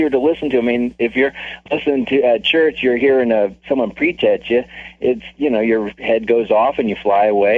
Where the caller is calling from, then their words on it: Georgia, United States; North Georgia Mountains.